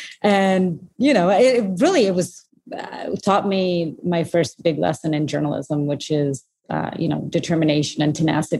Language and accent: English; Portugal; English is a second language; I was born and raised in Portugal, which is actually where I met Shaheen, who connected us all. And I went to an English school there, so that's why I speak English badly.